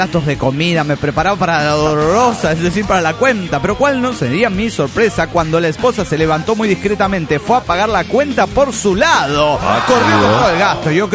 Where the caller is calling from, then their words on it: New York, United States; de New York, Estados Unidos del Caballo.